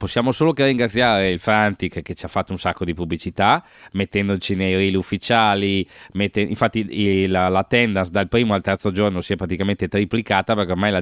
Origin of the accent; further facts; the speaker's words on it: Rome, Lazio, Italy; io sono di Roma